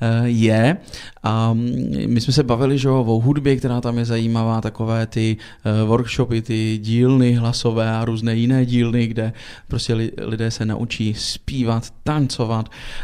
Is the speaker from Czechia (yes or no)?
no; Armenia; No a já jsem třeba z Arménie, máte tam třeba něco z Arménie?